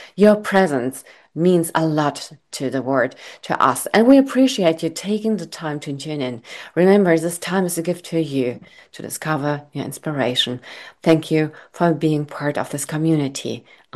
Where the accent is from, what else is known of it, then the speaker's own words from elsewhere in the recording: Rhineland, Germany; English is a second language; I'm from Rhineland, and the Rhinelandian, they're well known for really bad jokes, and they're also well known for laughing out loud, even if it's a bad joke.